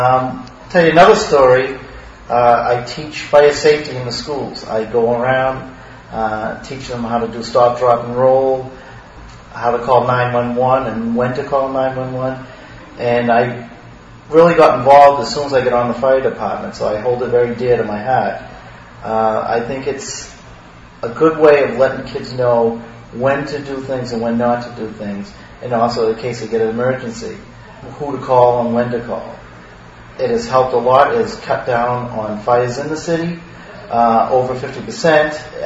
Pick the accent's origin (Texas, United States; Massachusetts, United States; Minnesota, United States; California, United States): Massachusetts, United States; Cambridge; I was born in Cambridge, lived here 47 years, gone to the high school here, which is Ringe Tech. It's now just playing Cambridge Ringe in Latin.